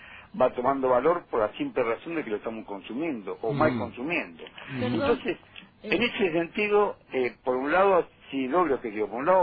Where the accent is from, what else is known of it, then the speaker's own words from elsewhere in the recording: Tucumán, Argentina; born there; Yo soy tucumano de nacimiento y en mi provincia es operativo.